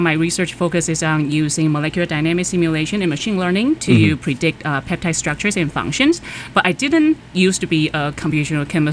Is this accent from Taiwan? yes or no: yes; Taiwan; moved away as an adult; now in United States; I am an associate professor in the Department of Chemistry at Tufts University. And so I grew up in Taiwan, and I first came to the United States for my PhD in Madison, Wisconsin. Then I moved to Stanford for my postdoc.